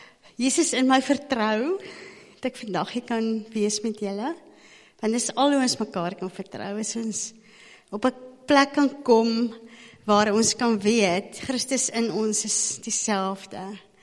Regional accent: Standerton, Mpumalanga, South Africa; Ek is 'n tannie en ek kom van Standerton af.

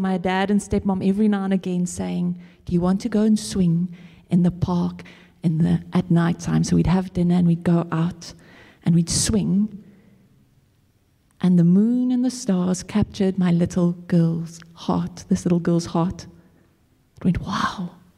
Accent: KwaZulu-Natal, South Africa; I grew up in Natal, and the winters, the sun used to come out in the afternoon, but it used to be quite chilly

